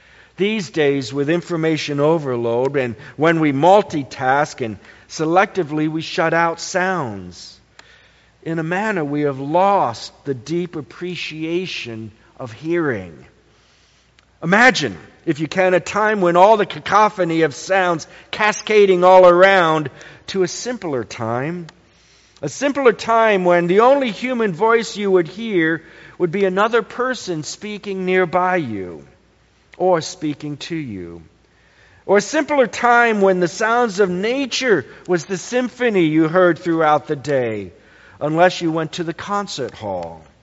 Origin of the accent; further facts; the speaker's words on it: Bowie, Maryland, United States; When I was growing up in Bowie, Maryland, there was a sound every summer that always, always drew my attention.